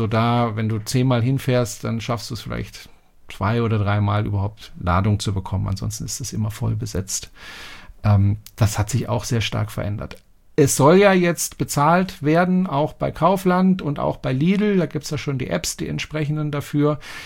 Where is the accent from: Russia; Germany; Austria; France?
France; ich sage das jetzt mal als Franzose